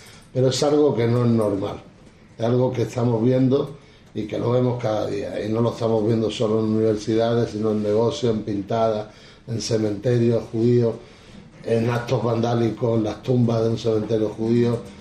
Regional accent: Spain; somos españoles, y somos españoles de religión judía

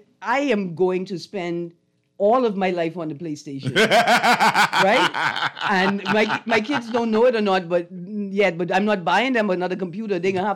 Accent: Bahamas; a lot of us are as American as we are Bahamian.

